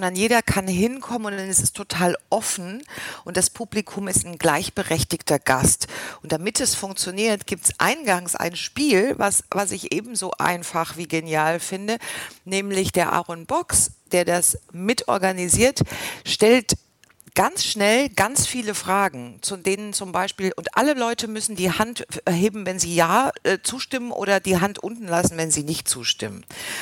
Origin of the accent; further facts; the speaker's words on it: Halle, Saxony-Anhalt, Germany; born there; Halle ist mein Geburtsort, aber ich habe dort nie gelebt